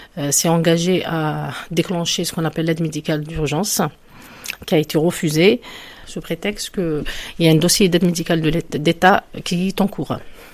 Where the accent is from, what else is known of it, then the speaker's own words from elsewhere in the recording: Algeria; now in France; je suis une Algérienne en France, je travaille à l'hôpital comme médecin.